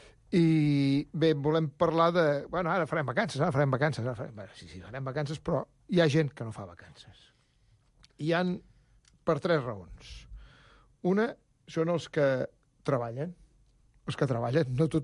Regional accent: Badalona, Catalonia, Spain; nosaltres que som de Badalona, la tenim a Badalona. I ja no et diré que Badalona ciutat, perquè diran que Badalona és molt gros, sinó el barri que nosaltres vivim, el barri del centre

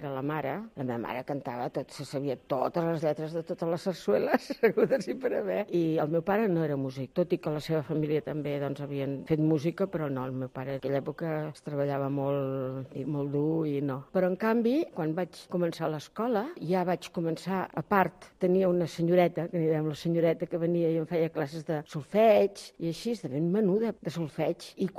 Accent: Barcelona, Catalonia, Spain; born there; Vaig néixer a Barcelona, vaig néixer al 40, com diu

